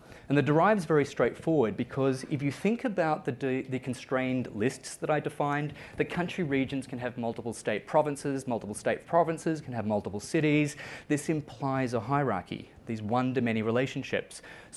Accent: Victoria, Australia; within my home country of Australia, within my home state of Victoria, we have these members.

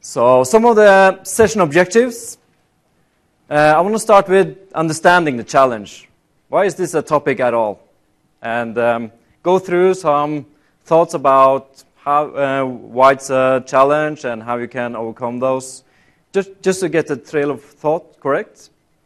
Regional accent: Oslo, Norway; I'm from Norway in Oslo.

